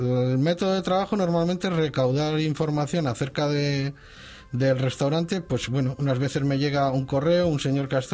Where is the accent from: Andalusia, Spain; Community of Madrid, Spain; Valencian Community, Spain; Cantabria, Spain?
Cantabria, Spain; Santander; yo provengo de la zona de Puerto Chico y de críos pues a coger mules al robo